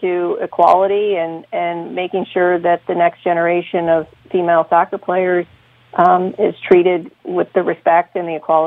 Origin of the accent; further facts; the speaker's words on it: St. Louis, Missouri, United States; obviously I was born and raised in St. Louis, love the city, and think it's amazing.